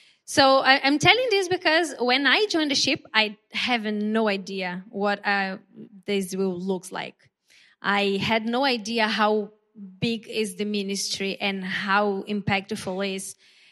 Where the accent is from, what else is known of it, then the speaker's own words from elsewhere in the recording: Brazil; English is a second language; as he already introduced myself. I am from Brazil